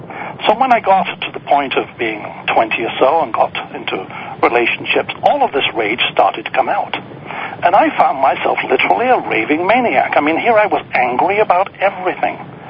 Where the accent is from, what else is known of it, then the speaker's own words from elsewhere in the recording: Yorkshire and the Humber, United Kingdom; and the one I grew up in Yorkshire, the school teaching, the parenting at home, the whole ethos of how you brought children up was brutal.